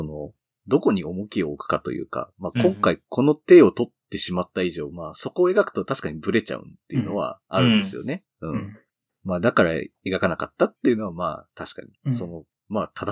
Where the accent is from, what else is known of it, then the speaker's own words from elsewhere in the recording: Kitakyushu, Fukuoka, Japan; 僕、地元北九州で、僕らにも目標になってたんですよね。